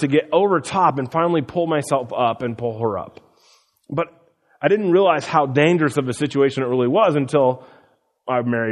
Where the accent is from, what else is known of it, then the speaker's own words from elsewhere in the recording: Midwest, United States; I grew up in the Midwest, and our rivers are full of dirt.